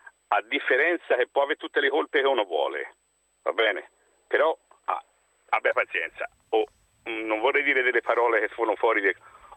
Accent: Florence, Tuscany, Italy; Quindi sono fiorentino dell'Interland, ecco.

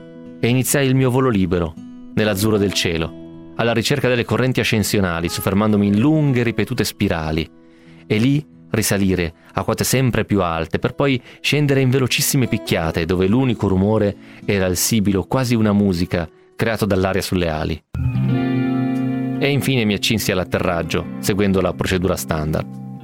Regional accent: Novara, Piedmont, Italy; Io sono un uomo di, diciamo, di mare della pianura, di la verità, perché sono di Novara.

